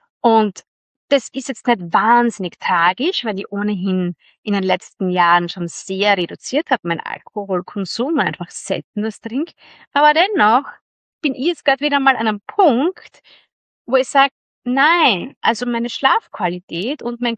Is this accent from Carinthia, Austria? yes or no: no; Styria, Austria; Ich komme aus der Südsteiermark. Ich bin aufgewachsen mit Wein als absolutes Qualitätsprodukt, als etwas, was wir genießen und zelebrieren.